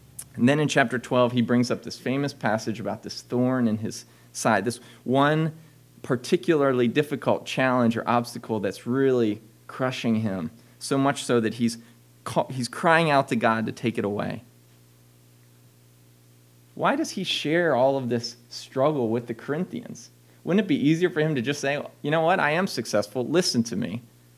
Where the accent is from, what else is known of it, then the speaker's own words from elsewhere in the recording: Maryland, United States; I grew up in Baltimore County, so I'm a Terps fan.